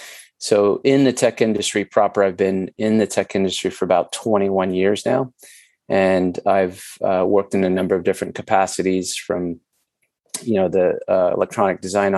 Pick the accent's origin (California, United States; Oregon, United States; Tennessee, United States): Oregon, United States; Portland; also born or lived in Philippines; I'm from Portland, Oregon. Lived here most of my career. Immigrated to the United States from the Philippines about the age of seven, and moved to the Pacific Northwest, largely Portland, Oregon area, around my third grade.